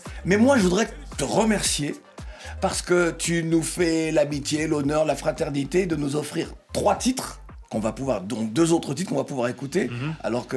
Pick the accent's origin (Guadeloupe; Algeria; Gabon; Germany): Guadeloupe; Il y a ça d'accord. aussi chez nous en Guadeloupe.